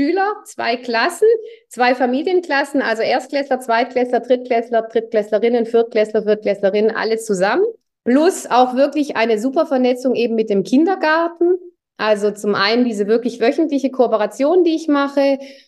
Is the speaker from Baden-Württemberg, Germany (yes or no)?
yes; Tübingen, Baden-Württemberg, Germany; Ich bin in Tübingen groß geworden.